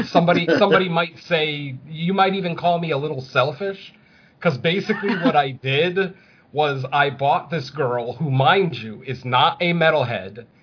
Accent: Spain; But I do remember when I was a little kid, I'm from Spain, for anyone who doesn't know.

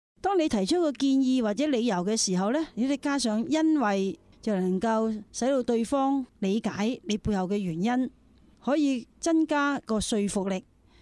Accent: Guangdong, China; 因為我係廣東人啦，因為我身邊後嚟我認識咗啲比較多啲普通話嘅人士啦，佢同我好難溝通噶，好多時唔明白我講乜嘢。

